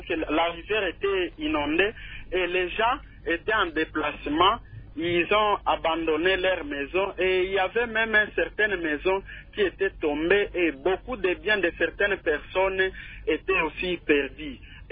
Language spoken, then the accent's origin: French; Kalima, Maniema, DR Congo; Parce qu'ici chez nous à Kalima